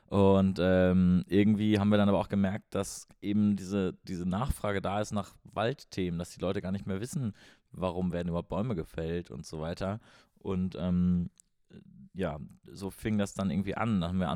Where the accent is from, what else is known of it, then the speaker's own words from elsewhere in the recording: Münster, North Rhine-Westphalia, Germany; born there; moved away as an adult; now in Göttingen, Germany; Also ich komme gebürtig aus Münster in Westfalen